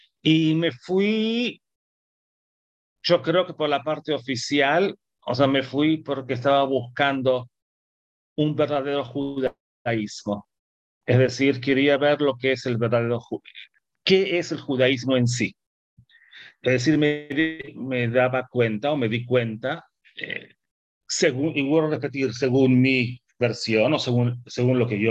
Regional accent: Buenos Aires, Argentina; born there; nací en Buenos Aires. Y según me recuerdo, donde vivíamos cuando nací en la calle Corrientes. Nací en una familia religiosa

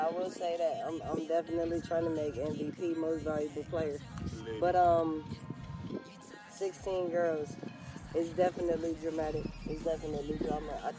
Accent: Rochester, New York, United States; also born or lived in Los Angeles, United States; I was born in New York. Rochester, New York. Upstate New York. East Side, baby, you heard? I was born out there. And then, I was, like, raised between there and L.A.

